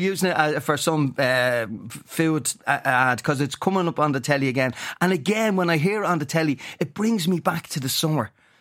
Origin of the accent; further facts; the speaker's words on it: Ireland; Which we're Irish bands. What else are we going to do?